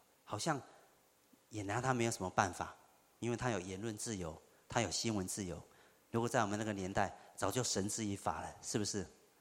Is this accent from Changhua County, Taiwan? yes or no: no; Kinmen, Fujian, Taiwan; 对于我这个从小啊在金门长大的人来讲啊